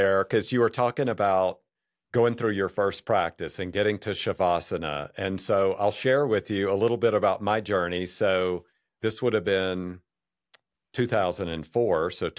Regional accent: the South, United States; This was in LA, but I grew up in the South and I thought he said yogurt.

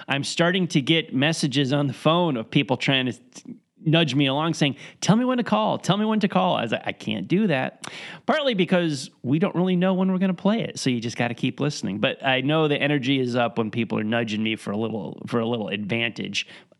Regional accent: Connecticut, United States; Growing up in Connecticut, not far from Yankee Stadium

